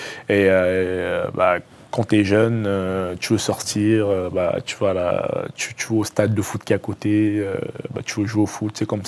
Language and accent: French; Cameroon; now in France; Évidemment, j'ai encore les souvenirs de mon enfance au Cameroun.